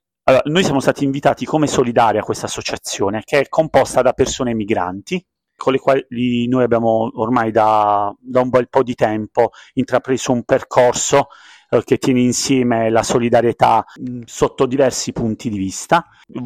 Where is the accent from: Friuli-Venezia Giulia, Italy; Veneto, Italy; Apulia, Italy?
Apulia, Italy; Bari; vabbè, vengo da Bari.